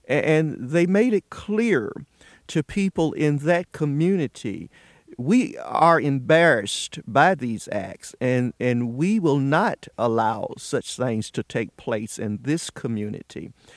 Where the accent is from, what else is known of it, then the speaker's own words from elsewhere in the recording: Roxboro, North Carolina, United States; Roxboro, North Carolina, a little city outside of Durham.